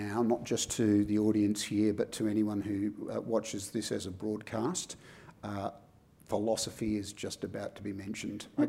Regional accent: Australia; as the Australian of the Year on the eve of Australia Day.

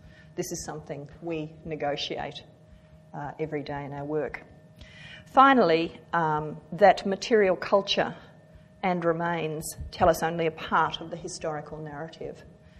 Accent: Darwin, Northern Territory, Australia; Today I want to look at a very famous site in my hometown of Darwin

